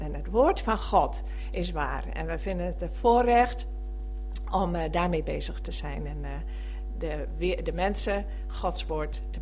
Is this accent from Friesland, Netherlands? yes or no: yes; Drachtstercompagnie, Friesland, Netherlands; maar ik ben geboren in Elsinga, van het geboren en getogen op het Verlaat in Drachtse Compagnie.